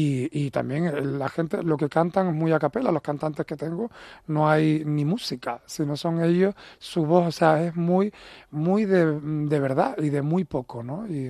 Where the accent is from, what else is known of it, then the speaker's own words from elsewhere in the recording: Canary Islands, Spain; sino es como que valoréis más nuestras islas. Y como bien has dicho, Canarias tiene muchísimo talento.